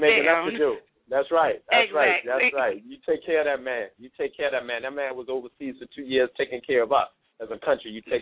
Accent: Daufuskie Island, South Carolina, United States; And I use that because, of course, I was raised on Dufusky Island, South Carolina. So I call myself … on Twitter.

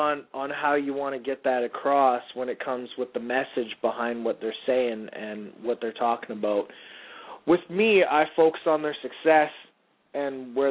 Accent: Vancouver, British Columbia, Canada; I'm from Vancouver, B.C., Canada, up on the West Coast.

